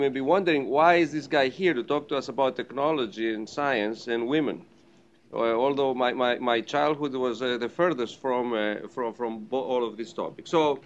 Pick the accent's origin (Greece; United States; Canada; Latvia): Greece; accent: British; I grew up in Greece, so don't get confused by my British accent.